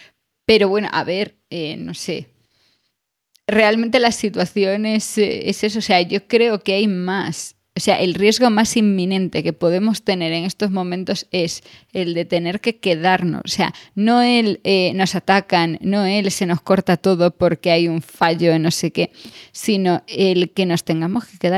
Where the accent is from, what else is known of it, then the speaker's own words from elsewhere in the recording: Galicia, Spain; como buena gallega que soy